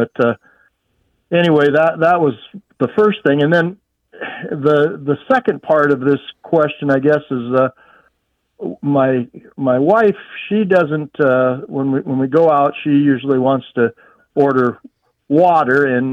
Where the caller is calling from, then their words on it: South Dakota, United States; I'm calling from the Badlands of South Dakota.